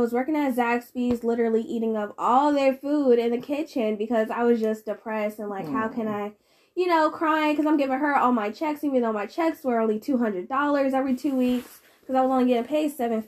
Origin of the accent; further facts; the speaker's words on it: Connecticut, United States; I'm from Connecticut. So, growing up in Connecticut, I was very spoiled.